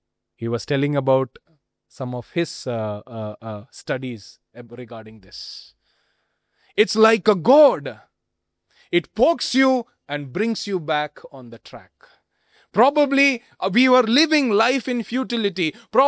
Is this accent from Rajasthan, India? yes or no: yes; Rajasthan, India; I grew up in Rajasthan. So I've seen lots and lots of shepherds. You can see shepherds in the fields in Rajasthan.